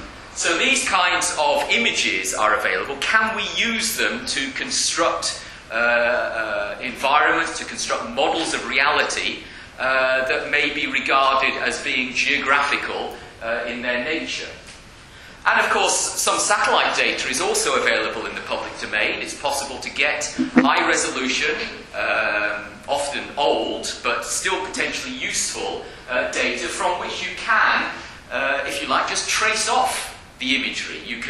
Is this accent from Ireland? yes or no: no; Glasgow, Scotland, United Kingdom; it's always nice to come back to Edinburgh, and I say that as a Glaswegian.